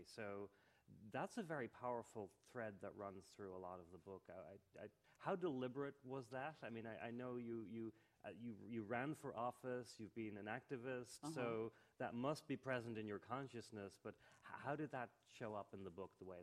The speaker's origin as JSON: {"language": "English", "town": "Dublin", "region": "Leinster", "country": "Ireland", "tie": "born or raised there", "said": "Yeah, I grew up in Dublin"}